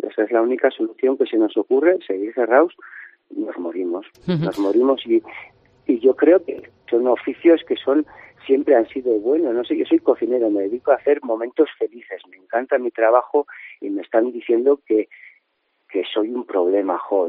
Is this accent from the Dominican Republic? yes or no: no; Bilbao, Basque Country, Spain; Yo soy de Bilbao, llegué aquí, me enamoré de esto y he luchado muchísimo para montar una familia aquí.